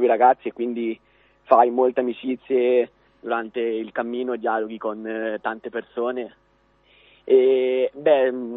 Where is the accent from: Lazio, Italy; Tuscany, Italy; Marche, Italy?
Marche, Italy; Ostra; vengo da Ostra, ho 16 anni, ne faccio 17 a dicembre